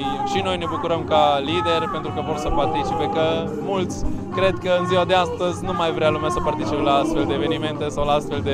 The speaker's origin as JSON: {"language": "Romanian", "town": "Sighișoara", "region": "Mureș County", "country": "Romania", "tie": "born or raised there", "also_born_or_lived": "Germany", "said": "părinții mei din Sighișoara. Aici au crescut împreună cu familia pe urmă. Și eu m-am născut în Germania, părinții mei stăteau când eu m-am născut acolo, dar pot să zic că și eu mă consider sighișorean, că marea majoritate a vieții mele am locuit aici."}